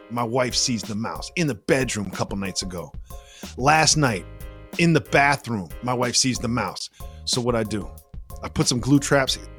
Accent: New York, United States; I'm such a New Yorker that I didn't even notice the trash

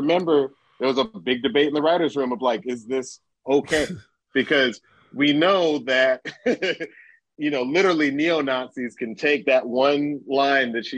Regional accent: Atlanta, Georgia, United States; again, I'm from Atlanta. I don't like to do anything that's going to cast aspersions.

